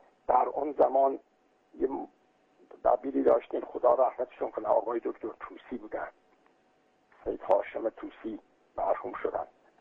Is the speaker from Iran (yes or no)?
yes; Hamadan, Iran; من در شهر همدان در محله امامزاده عبدالله که الان هم اون میدون فعلی شده مقبره امامزاده عبدالله